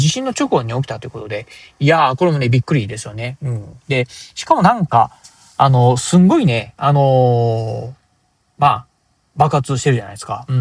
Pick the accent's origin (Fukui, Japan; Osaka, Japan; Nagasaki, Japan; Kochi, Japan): Kochi, Japan; now in Okayama, Japan; 出身が高知県で、で、今ね、岡山県に住んでますが